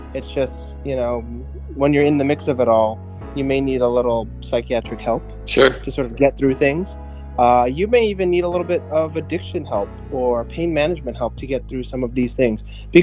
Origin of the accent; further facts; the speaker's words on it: Bronx, New York, United States; Born and raised in the Boogie Down Bronx, and a lot of shady stuff happening all around me.